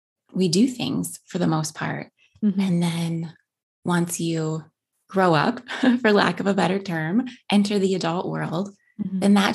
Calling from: Ohio, United States; I do work part-time for a university in Ohio, which is where I'm recording from, here in Central

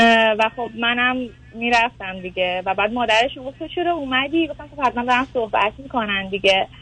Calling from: Iran; من از ایران هستم.

